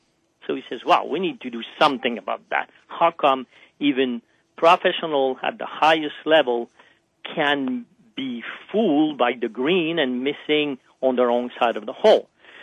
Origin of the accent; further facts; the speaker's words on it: Montreal, Quebec, Canada; now in Maui, United States; I'm originally from Montreal in Canada, but I've been fortunate enough to call Maui home for the last 10 years.